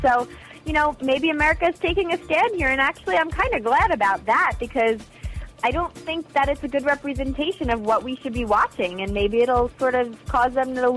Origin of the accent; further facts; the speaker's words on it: New York, United States; Well, you know, as a New Yorker, I have to say I love the Hamptons.